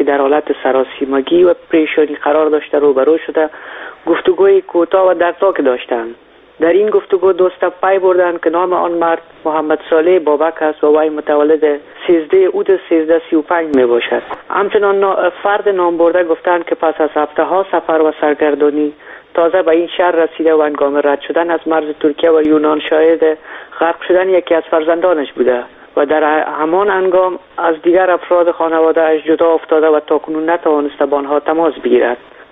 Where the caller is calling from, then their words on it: Netherlands; از هلند هستم.